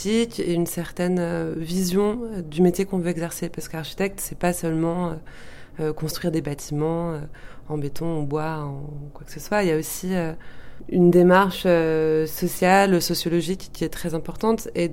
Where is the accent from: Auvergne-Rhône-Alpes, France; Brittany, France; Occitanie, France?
Auvergne-Rhône-Alpes, France; Lyon; moi j'ai grandi à Lyon. Donc j'ai commencé mes études par une année d'histoire de l'art et d'anglais à la fac à Lyon. Et ensuite, je suis allée à Grenoble pour étudier l'architecture